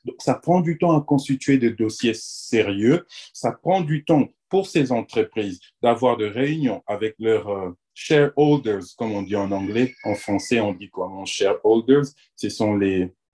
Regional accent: DR Congo; Ils devaient se bousculer pour venir chez nous en RDC.

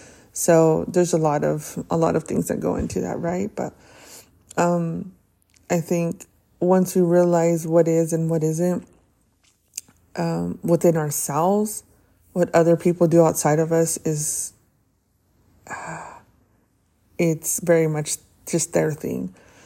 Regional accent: Arizona, United States; My home state is Arizona. It will always be my home state, but I absolutely love my new state that I'm

